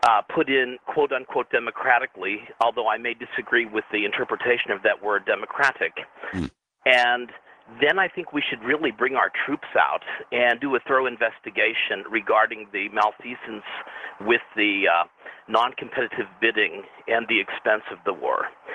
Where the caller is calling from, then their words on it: Pennsylvania, United States; I was calling from Western Pennsylvania